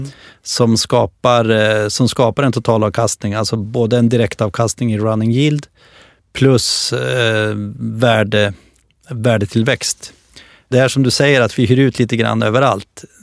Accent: Östersund, Jämtland County, Sweden; det som är skönt där jag kommer från Östersund, Åretrakten, det är att vi har vår 5:e säsong nu.

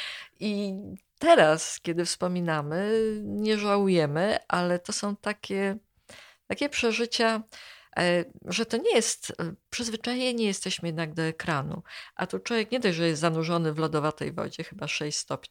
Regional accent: Łódź, Łódź Voivodeship, Poland; Ja się wychowałam nad rynsztokami w Łodzi, na Bałtach

